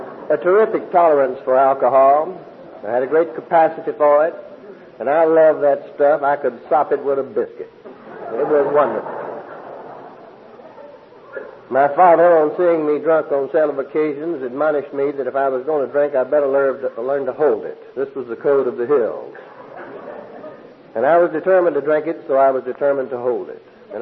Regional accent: North Carolina, United States; born there; I was born on Groundhog Day back in the mountains of North Carolina.

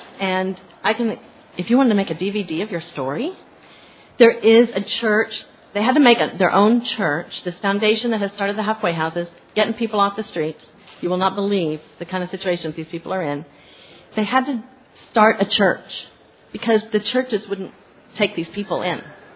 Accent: Houston, Texas, United States; moved away as an adult; now in Nigeria; I'm from Houston, but 3.5 years ago, I got sent to Africa. I got sent to Nigeria

